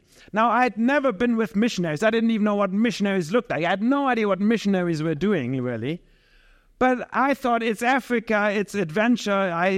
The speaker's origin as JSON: {"language": "English", "country": "Germany", "said": "I was coming from Germany where whatever I heard at church was, when you follow Jesus, it's all going to be kind of a nice situation."}